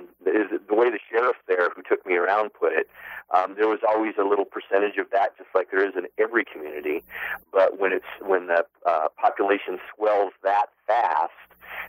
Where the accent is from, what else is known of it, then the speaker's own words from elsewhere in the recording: Wyoming, United States; And in this case, I'm from Wyoming